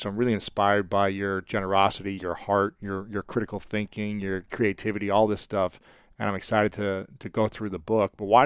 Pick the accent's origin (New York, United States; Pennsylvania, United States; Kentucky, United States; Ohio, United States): Ohio, United States; told I wasn't allowed to be vulnerable as a young man growing up in Ohio, in the Midwest.